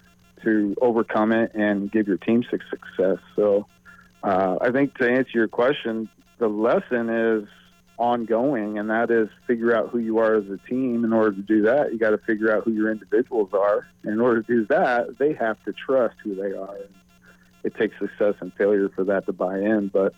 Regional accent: Midwest, United States; growing up in the Midwest, I didn't have this advantage when I was growing up.

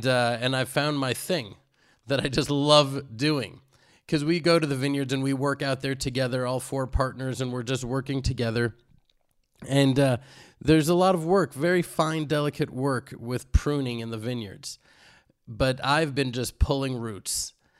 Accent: Houston, Texas, United States; Like, I'm from Houston, Texas. I'm not in love with Houston, Texas.

